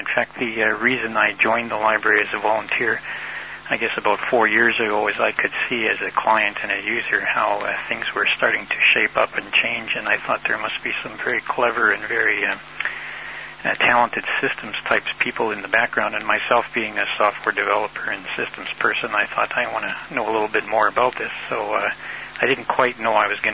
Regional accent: Canada; I guess I have to be a little bit embarrassed as a Canadian

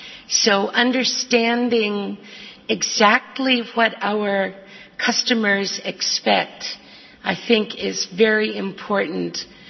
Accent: United States; from the United States.

